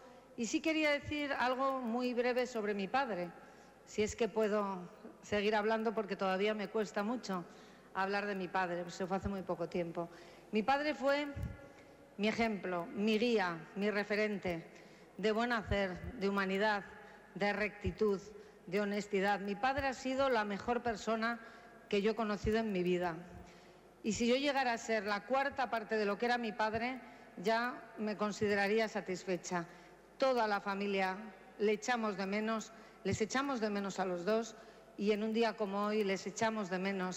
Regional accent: Madrid, Community of Madrid, Spain; Yo soy madrileña, he nacido en esta ciudad, aquí he vivido, he trabajado, he estudiado, aquí han nacido mis hijos y también aquí en Madrid he desarrollado una carrera política dilatada

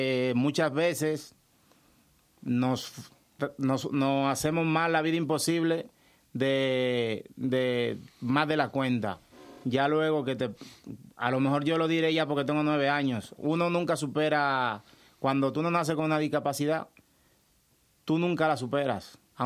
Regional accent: Dominican Republic; now in Spain; Yo soy dominicano, pero tengo doble nacionalidad.

